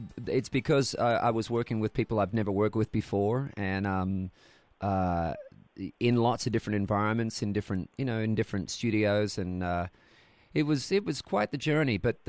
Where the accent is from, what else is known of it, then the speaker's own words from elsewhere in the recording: Australia; So it's just the sort of culture I grew up in Australia. But my dream was always to hopefully one day move to Nashville.